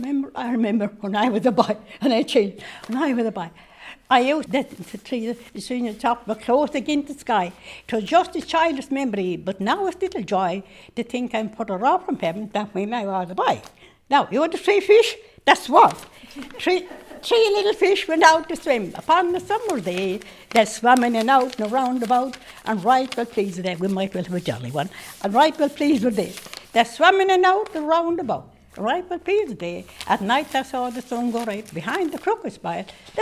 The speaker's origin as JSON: {"language": "English", "country": "Ireland", "said": "I'm Irish, but the Irish got in my nerve."}